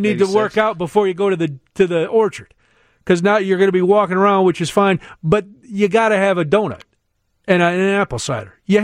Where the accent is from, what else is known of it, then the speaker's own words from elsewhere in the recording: Ireland; Well, I'm going to follow the green one because I'm Irish.